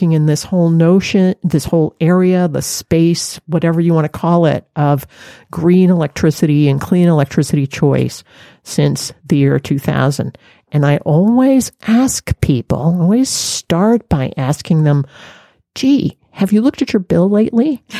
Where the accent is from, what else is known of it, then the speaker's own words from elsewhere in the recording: Maine, United States; particularly in my home state of Maine, where I was working at the time